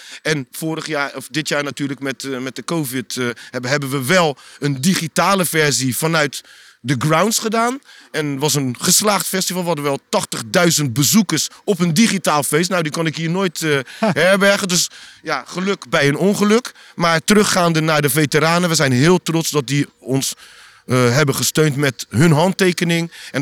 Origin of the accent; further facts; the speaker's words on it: Cape Verde; En wij zijn Kaapverdianen, komen van de Groene Kaap.